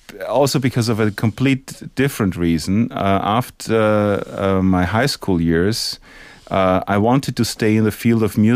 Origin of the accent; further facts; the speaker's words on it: Vienna, Austria; Musically speaking, it's my hometown. It's my roots.